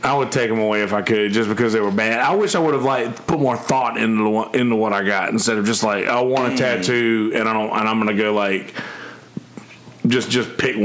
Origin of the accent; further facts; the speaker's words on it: South Carolina, United States; yeah, well, I'm always be from South Carolina, too.